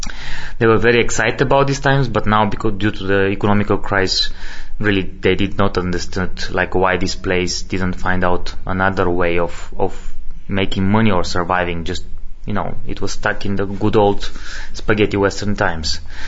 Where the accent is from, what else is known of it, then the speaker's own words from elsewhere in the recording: Bulgaria; And I grew up in Bulgaria during the communism where, you know, spaghetti western had a special influence.